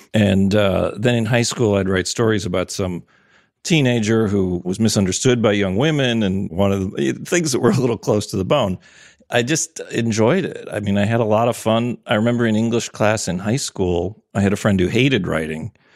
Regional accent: Wisconsin, United States; born there; I started at the University of Minnesota. I was born in Wisconsin.

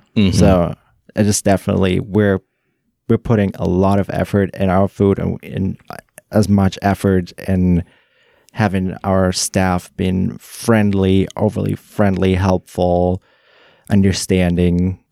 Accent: Germany; moved away as an adult; I'm actually, I immigrated from Germany.

